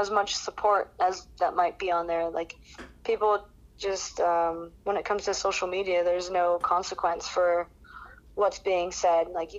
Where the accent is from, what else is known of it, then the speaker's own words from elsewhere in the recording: Riverside, California, United States; also born or lived in San Marcos; now in San Diego, United States; I grew up in Riverside, but I moved to San Marcos when I was just out of high school. I went to Cal State San Marcos and made San Diego my home, other than being in Bali.